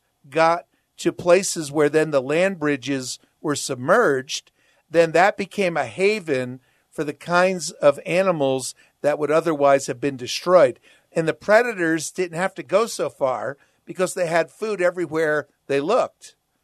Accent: New Jersey, United States; I grew up in New Jersey. We had the Delaware Water Gap.

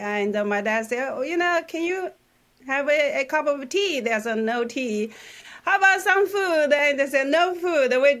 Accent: South China, China; because my family was from a little country from the south of China, I was stopped from going to school pursuing my education at all after I had 5 years of elementary school education.

